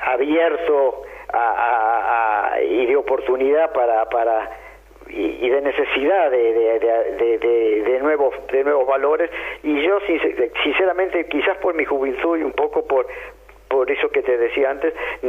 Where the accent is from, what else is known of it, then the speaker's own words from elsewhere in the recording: Buenos Aires, Argentina; born there; Yo nací en Buenos Aires y no te daré fechas, pero solo te puedo decir que hace mucho tiempo.